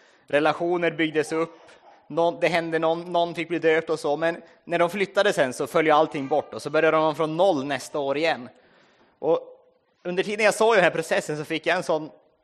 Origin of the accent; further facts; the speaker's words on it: Vilhelmina, Västerbotten County, Sweden; Jag är från Vilhelmina socken, hon är från Lycksele socken. Och vi har liksom vuxit upp där uppe i obygderna. Jag har vuxit upp i en by där det bor typ 20 personer. Jag har släkt med varenda en.